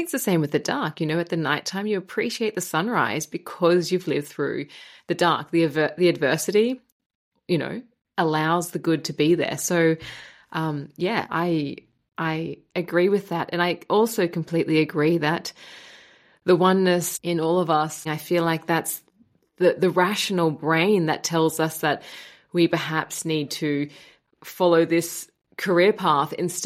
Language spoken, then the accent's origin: English; Gold Coast, Queensland, Australia; moved away as an adult; now in Germany; I lived in Germany now for 10 years, and I came from Australia, a sunny place, the Gold Coast, surfers paradise, a lot of happiness there, a lot of sun.